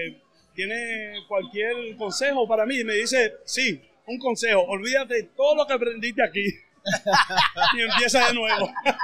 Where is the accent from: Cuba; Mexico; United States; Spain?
United States; New York; Sí, nacido y criado en Nueva York, pero padre dominicano, sí.